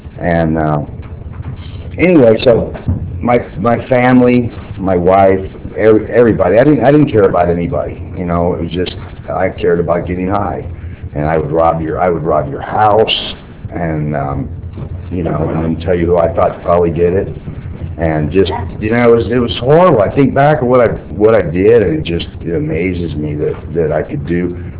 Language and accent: English; Texas, United States; I was raised in Texas, and to a pretty, you know, middle class, upper middle class family, you know, didn't want for anything.